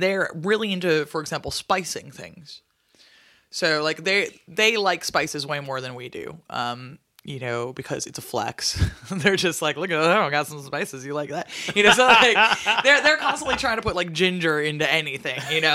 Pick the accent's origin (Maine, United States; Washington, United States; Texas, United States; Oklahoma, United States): Washington, United States; Seattle; What can I say? I'm from Seattle. We started it. We're the ones who started that whole overhopped